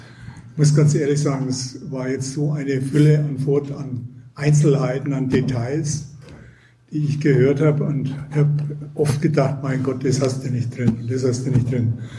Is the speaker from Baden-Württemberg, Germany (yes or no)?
no; Munich, Bavaria, Germany; Ja, ich komme aus München